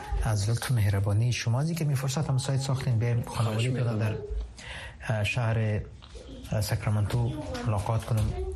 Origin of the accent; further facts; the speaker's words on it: Afghanistan; moved away; من که وقتی بیرون از افغانستان آمدم